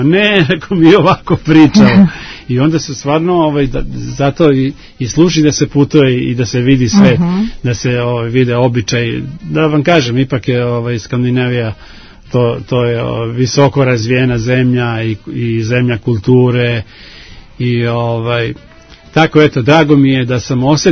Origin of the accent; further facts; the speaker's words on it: Belgrade, Serbia; Mi smo iz Beograda